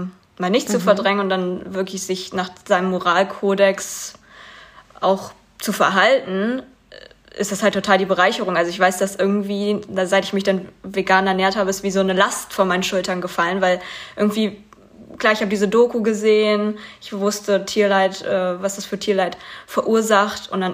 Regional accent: Kleinmachnow, Brandenburg, Germany; ich komme aus Kleinmachnow, ich komme aus auch in der Nähe.

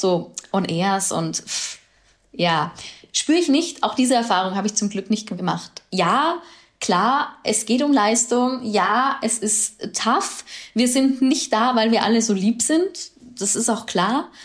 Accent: Austria; Auf der anderen Seite haben wir bei uns in Österreich diese wunderschöne Sportsendung bei Servus TV, Sport und Talk aus dem Hangar 7.

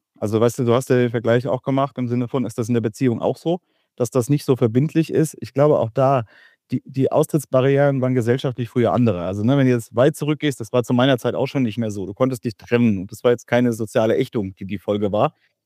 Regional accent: Kaiserslautern, Rhineland-Palatinate, Germany; ich bin aus Kaiserslautern

